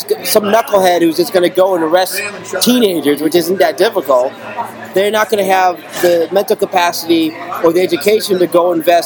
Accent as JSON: {"language": "English", "town": "Chicago", "region": "Illinois", "country": "United States", "tie": "born there", "moved": "yes", "said": "I was born in Chicago and I moved a long time ago, but you know, I've got family there."}